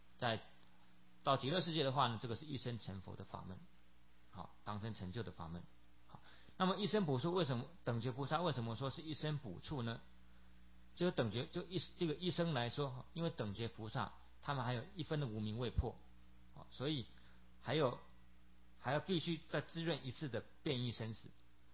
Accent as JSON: {"language": "Chinese", "country": "China"}